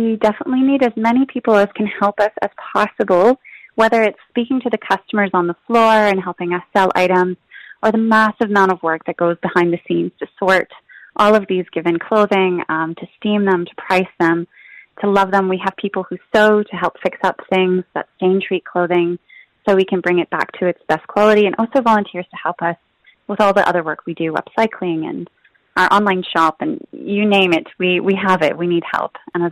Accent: Canada; So I feel really lucky as a Canadian.

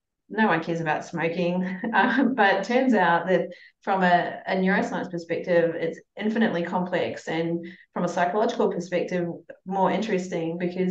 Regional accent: New Zealand; I grew up in New Zealand

